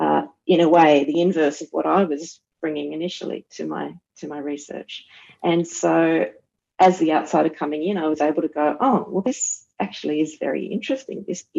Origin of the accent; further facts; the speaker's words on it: Australia; And as an Australian, you know, going to New Zealand, how on earth am I going to research this anyway? It's not my history.